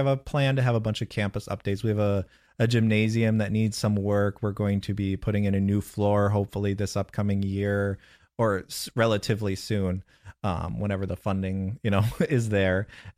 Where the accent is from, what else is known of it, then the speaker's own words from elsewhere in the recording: Midwest, United States; I grew up in the Midwest, and I tell my family I'm perfectly happy never seeing snow again.